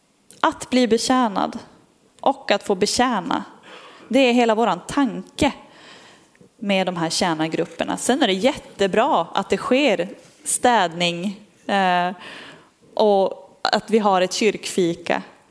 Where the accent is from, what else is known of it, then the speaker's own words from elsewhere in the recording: Norrland, Sweden; Kanske lite extra mycket vi som är norrlänningar.